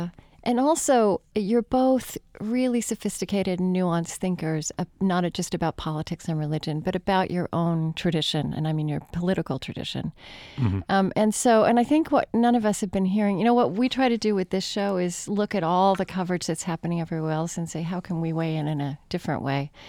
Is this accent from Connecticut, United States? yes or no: no; Oklahoma, United States; I grew up in Oklahoma, and I say that, you know, many Oklahoma Democrats were much more conservative than Massachusetts Republicans.